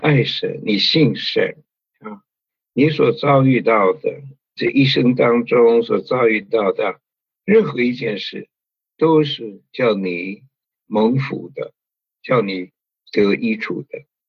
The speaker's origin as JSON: {"language": "Chinese", "country": "China", "said": "我们中国人呢所说的衣食住行，这是我们呢最大的需要。"}